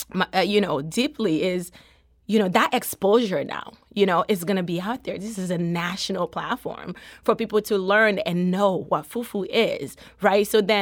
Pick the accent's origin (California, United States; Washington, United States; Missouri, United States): Missouri, United States; St. Louis; also born or lived in Togo; So I grew up in St. Louis.